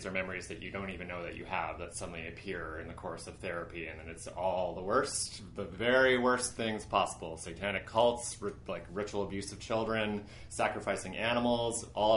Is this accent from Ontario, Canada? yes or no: no; Victoria, British Columbia, Canada; growing up in Victoria